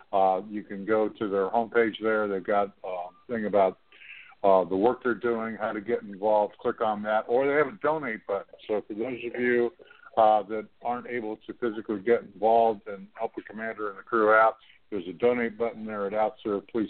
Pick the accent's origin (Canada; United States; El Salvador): Canada; not just for your country, of which I'm a Canadian, I'll note